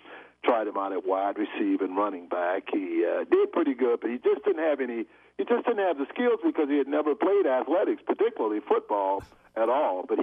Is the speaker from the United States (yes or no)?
yes; Gulfport, Mississippi, United States; I grew up in Gulfport, Mississippi, born and trained right there, right on the water, about less than a quarter of a mile from the Gulf Coast.